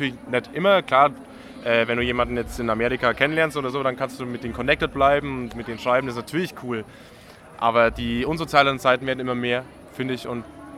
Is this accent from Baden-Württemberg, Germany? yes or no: no; Bavaria, Germany; Ich komme ursprünglich aus der Nördlingen Oberpfalz, ein bisschen eine Gurke, so mit Zug und so weiter.